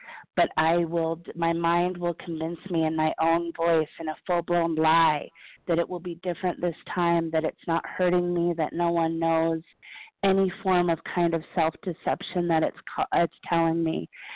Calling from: Colorado, United States; I'm a food addict, and I'm calling from Colorado.

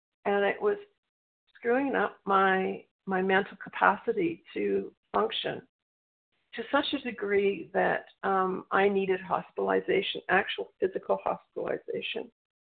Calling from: British Columbia, Canada; I'm calling in from British Columbia, Canada.

